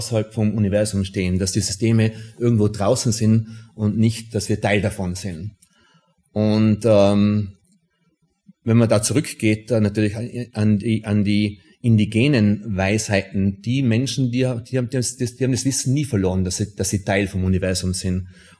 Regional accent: Tyrol, Austria; Ich bin da in Tirol katholisch aufgewachsen

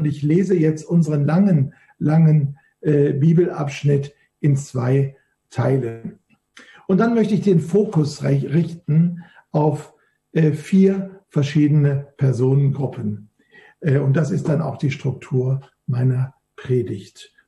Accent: Duisburg, North Rhine-Westphalia, Germany; Ich komme ja aus dem Flachland, ich komme ja aus Duisburg, einer der schönsten Städte Deutschlands

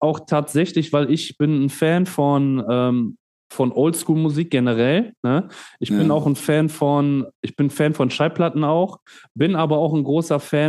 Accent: Grütendorf, North Rhine-Westphalia, Germany; Ich bin ja in Grütendorf aufgewachsen in dem Fall, ne

